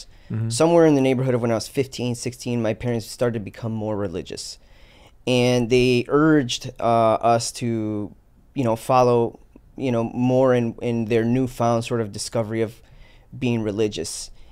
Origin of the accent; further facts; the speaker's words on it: Chicago, Illinois, United States; In Chicago, I grew up in the North Side here, and I was run around here acting a fool.